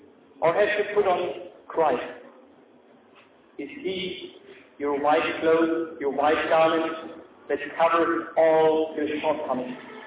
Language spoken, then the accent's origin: English; Germany; I'm coming from Germany. At this time of year, it is almost freezing.